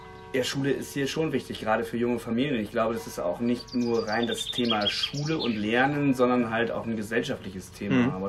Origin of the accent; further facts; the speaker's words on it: Ellewick, North Rhine-Westphalia, Germany; ich komme ja aus Ellewick